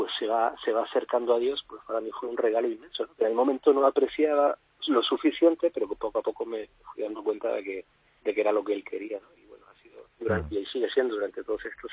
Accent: Canary Islands, Spain; now in Madrid, Spain; Así es, somos los 2 de Canarias, llevamos 13 años ya viviendo en Madrid.

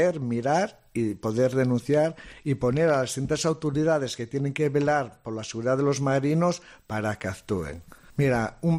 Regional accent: Candás, Asturias, Spain; Soy de Candás, donde el Cristo de Candás es el patrono mayor de todas las cofradías, pero mi padre, al final mi padre es de Luanco.

